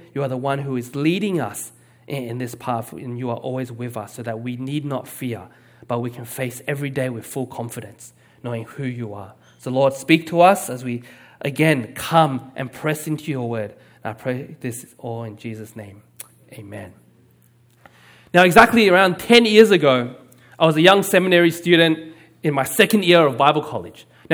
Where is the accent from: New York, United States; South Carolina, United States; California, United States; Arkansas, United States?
California, United States; I mean, after all, we grew up in the Bay, we live in the Bay, and this experience is actually so distant to us.